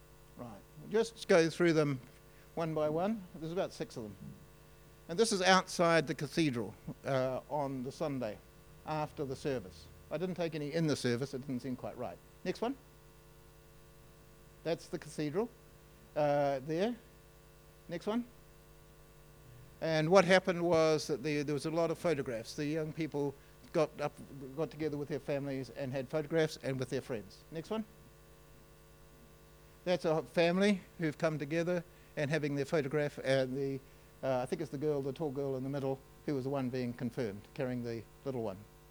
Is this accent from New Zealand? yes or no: yes; New Zealand; And when I said I come from New Zealand, many Norwegians, just their face shone and said, I want to go there.